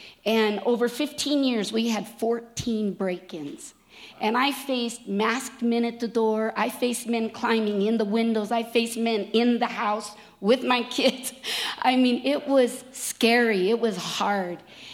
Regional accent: United States; It's my right. I'm an American.

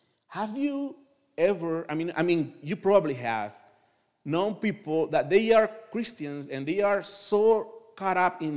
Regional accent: Colombia; now in United States; I came from Colombia, for an everlasting recession kind of situation country. And when I came to the U.S.

